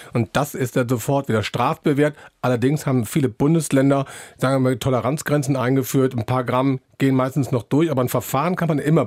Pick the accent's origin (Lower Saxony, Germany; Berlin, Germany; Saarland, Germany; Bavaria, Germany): Berlin, Germany; ich komme aus Berlin.